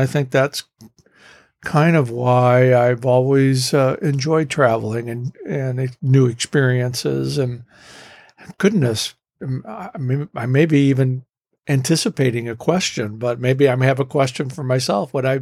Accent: St. Louis, Missouri, United States; I grew up in Tornado Alley in St. Louis, so I get it, yeah.

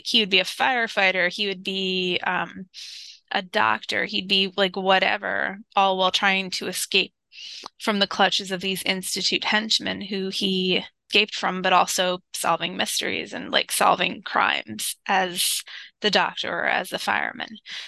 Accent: Philadelphia, Pennsylvania, United States; and I'm from Philly, and it made me mad because

